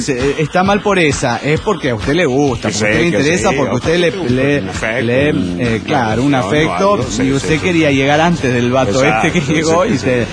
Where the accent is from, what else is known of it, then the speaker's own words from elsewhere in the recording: León, Guanajuato, Mexico; Hola, soy el autista de Lyon, Guanajuato